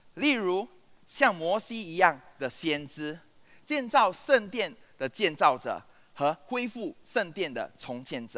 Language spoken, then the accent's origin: Chinese; Singapore; 我是个新加坡人。在新加坡我们都要服兵役